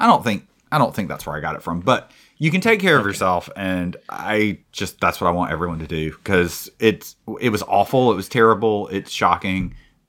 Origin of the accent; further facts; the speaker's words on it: South Carolina, United States; I grew up in South Kakalaki.